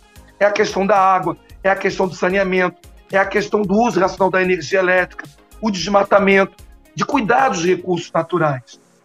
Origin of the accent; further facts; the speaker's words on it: Rio de Janeiro, Brazil; Eu sou do Rio de Janeiro